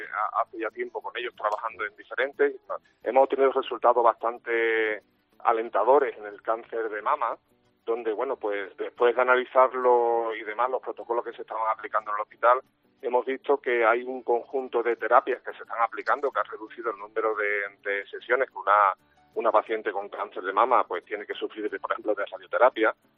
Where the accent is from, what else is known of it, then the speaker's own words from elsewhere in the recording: Andalusia, Spain; nuestra forma de ser como andaluces